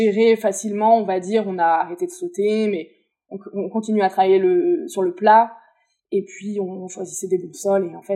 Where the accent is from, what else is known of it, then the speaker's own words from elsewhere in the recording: Aix-en-Provence, Provence-Alpes-Côte d'Azur, France; born there; now in Lille, France; moi, je suis née à Aix-en-Provence, aujourd'hui, j'habite à Lille.